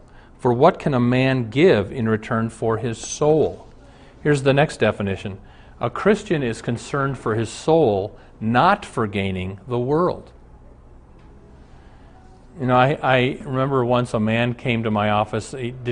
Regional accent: Omaha, Nebraska, United States; So some years ago, I wrote him a letter. I'm from Omaha. He's in Omaha.

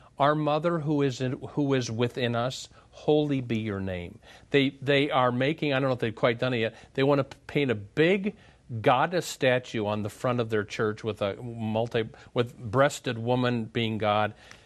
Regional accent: Minneapolis, Minnesota, United States; I'm from Minneapolis.

